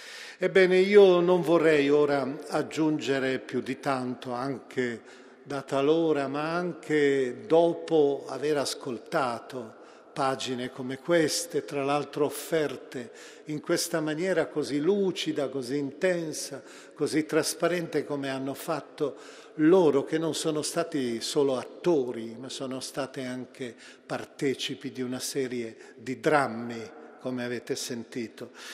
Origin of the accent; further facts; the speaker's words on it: Lombardy, Italy; born there; Era la mia terra di nascita quella, i paesi portano ancora quel nome.